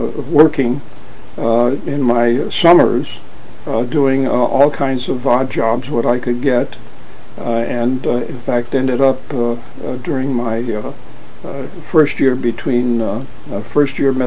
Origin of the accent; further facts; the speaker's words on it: Chicago, Illinois, United States; Since I grew up in Chicago, I couldn't believe it.